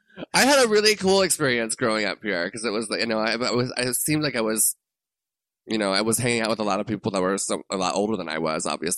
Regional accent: Orlando, Florida, United States; moved away; also born or lived in Los Angeles; I think I never really, like, people in Orlando never really got me until I moved away from Orlando. Once I moved and I kind of blew up in LA.

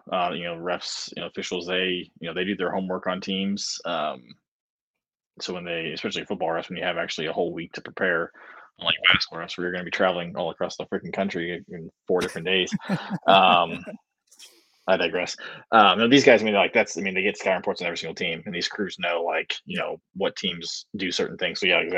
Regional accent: Indiana, United States; it was just something growing up in Northern Indiana about Notre Dame week.

